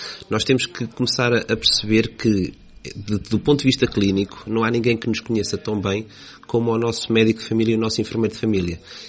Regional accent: Gafanha da Nazaré, Centro, Portugal; Eu sou aqui da Gafanha da Nazaré, sou utente da USF Beira Rio.

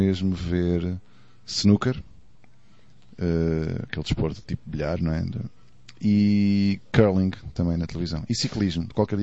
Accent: Portugal; como somos portugueses, eles têm aquela sensação de podem nunca mais nos ver

